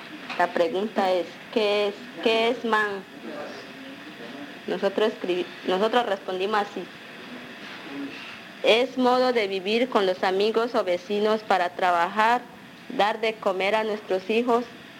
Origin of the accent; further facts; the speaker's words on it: Mocagua, Amazonas, Colombia; Soy de Mocagua.